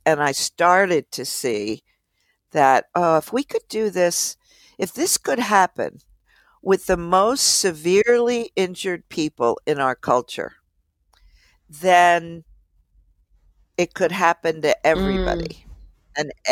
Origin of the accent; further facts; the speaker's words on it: Philadelphia, Pennsylvania, United States; because I grew up in Philly, I perceived being out there in the suburbs kind of nowhere.